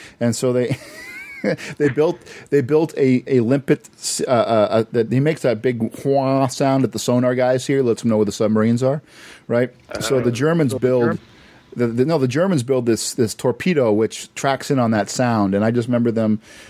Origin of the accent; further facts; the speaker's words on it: Massachusetts, United States; moved away; also born or lived in Florida; I grew up in Massachusetts, and I didn't see a bowling ball with three holes in it until I moved to Florida when I was 1980.